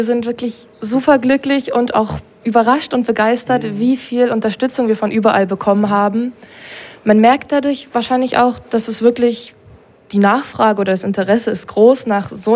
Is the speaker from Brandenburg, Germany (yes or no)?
yes; Dissen, Brandenburg, Germany; ich komme aus Dissen ursprünglich und bin dort mit der sorbischen Kultur und auch Sprache aufgewachsen.